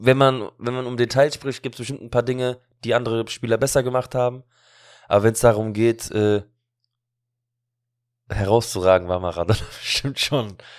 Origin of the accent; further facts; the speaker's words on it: Spain; wo wir einfach als Spanier kaum Land gesehen haben.